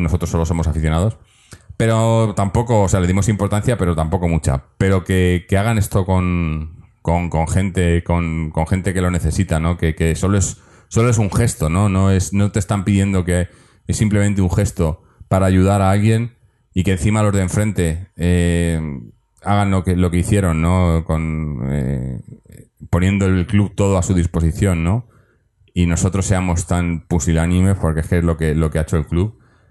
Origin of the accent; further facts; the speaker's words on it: Madrid, Community of Madrid, Spain; Que ahora que saben que soy de Madrid, prueba de que no se había leído mi email